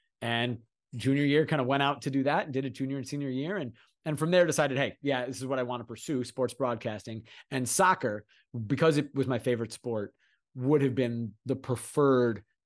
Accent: Evanston, Illinois, United States; Yeah, I grew up in Evanston, Illinois, right outside of Chicago. Proud Evanston native.

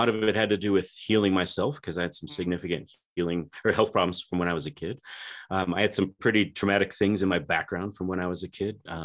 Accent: Colorado, United States; also born or lived in Germany; So I grew up in Colorado, which is just one state down. I spent some time in Germany.

